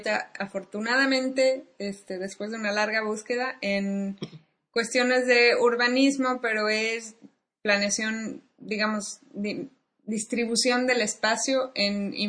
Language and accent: Spanish; Guadalajara, Jalisco, Mexico; also born or lived in Vancouver; Yo soy de Guadalajara. Llegué a Canadá en el 2002, un año antes que Lino, a Vancouver.